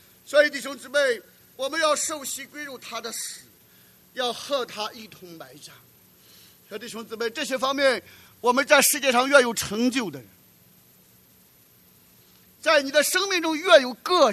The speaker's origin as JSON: {"language": "Chinese", "region": "Shandong", "country": "China", "said": "我们男人就是这样，尤其是我们山东人就是这样。"}